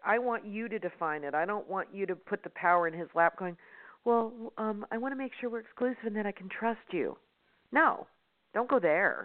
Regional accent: Las Vegas, Nevada, United States; See, I'm from Vegas, so I use gambling terms.

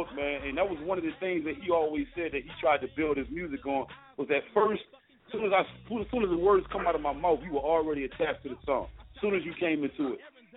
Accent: Richmond, Virginia, United States; I was raised in Richmond, VA, man, and all down here, man, in Richmond.

